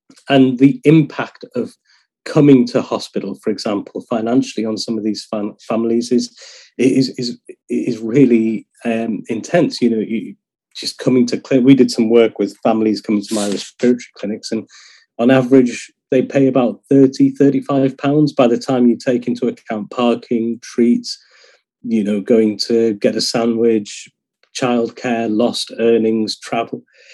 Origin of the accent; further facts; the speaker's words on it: Middlesbrough, North East England, United Kingdom; I'm not from Liverpool. I grew up in the northeast, you know, in another quite impoverished town in Middlesbrough.